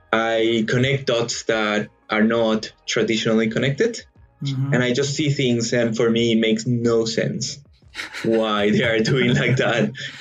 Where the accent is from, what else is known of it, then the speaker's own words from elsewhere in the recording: Colombia; English is a second language; So I'm originally from Colombia.